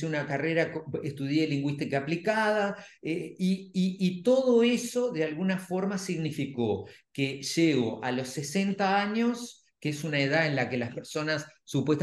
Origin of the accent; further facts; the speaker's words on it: Uruguay; Los uruguayos somos renacentistas, hacemos de todo, tenemos varias carreras. Bueno, yo estudié arquitectura, me gradué en la EMAD, trabajé en la Comedia Nacional, gané una beca y me fui a estudiar a Londres